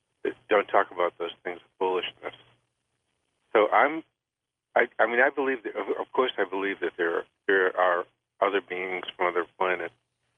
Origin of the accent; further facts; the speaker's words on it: Massachusetts, United States; now in San Francisco, United States; I was born in Massachusetts. I'm a Yankee. That's why I left there.